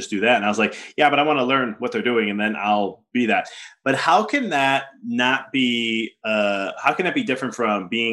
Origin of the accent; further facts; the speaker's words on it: Chicago, Illinois, United States; I may be biased because I'm from Chicago.